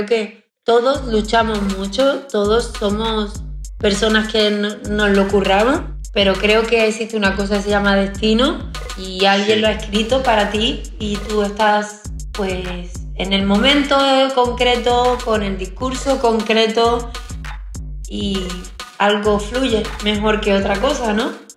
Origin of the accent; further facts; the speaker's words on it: southern Spain, Spain; yo vengo del sur de España, hablo así, me he criado así desde pequeñita, escuchaba la radio árabe. ¿Por qué? Porque vivo ahí.